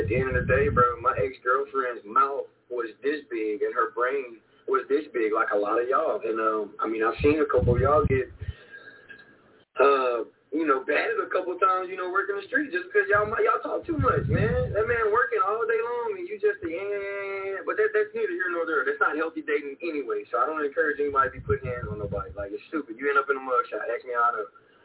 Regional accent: Lecompte, Louisiana, United States; So, I'm from LeCount. I went to Tioga High School. I graduated from Tioga.

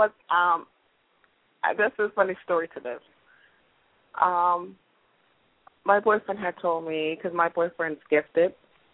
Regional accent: New York, United States; from New York.

